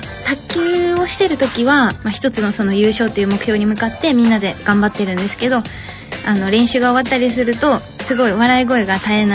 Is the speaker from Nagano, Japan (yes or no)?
yes; Nagano, Japan; now in Gifu, Japan; 私も長野県出身で、長野県でも下の方なので本当岐阜寄りなんですけど、